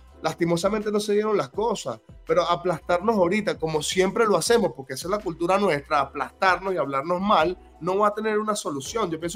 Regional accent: Venezuela; nosotros como venezolanos todavía no entendemos

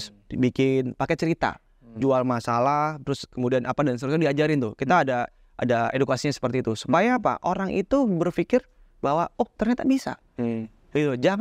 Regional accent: Jakarta, Indonesia; born there; saya posisinya tinggal di sana, dulunya memang tinggal, saya lahir di Jakarta loh Bapak Ibu semuanya gitu ya.

